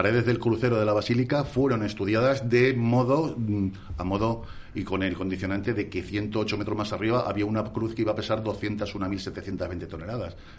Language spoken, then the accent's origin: Spanish; Ávila, Castile and León, Spain; somos sí, de Ávila.